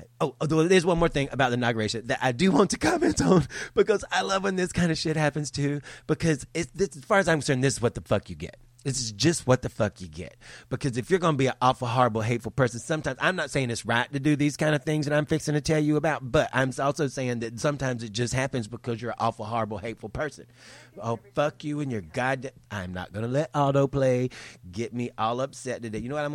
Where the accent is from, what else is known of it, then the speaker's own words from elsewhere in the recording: the South, United States; now in Los Angeles, United States; I grew up in the South and people are racist there, I will say. But you know what? I live in Los Angeles now and people are racist here too.